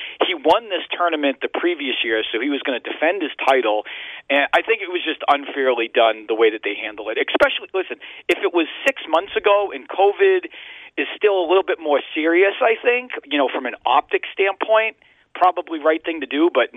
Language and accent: English; Quincy, Massachusetts, United States; I think when I was back in good old Quincy, Massachusetts, growing up in Little League, there was a few females that played on the boys' Little League.